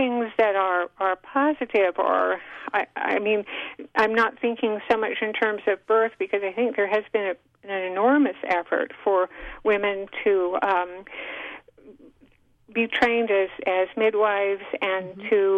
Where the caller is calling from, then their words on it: Avila Beach, California, United States; from Avila Beach.